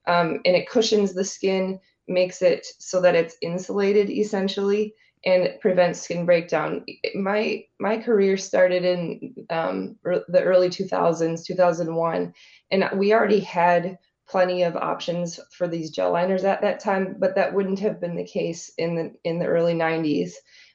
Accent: Neenah, Wisconsin, United States; Calling from my hometown, actually, of Neenah.

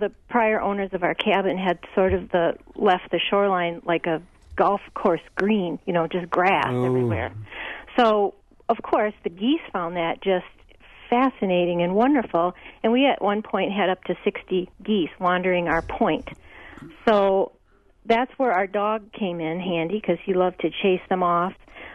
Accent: Madison, Wisconsin, United States; I'm from Madison, but we have a cabin on Island Lake, which is part of the Manitouish chain.

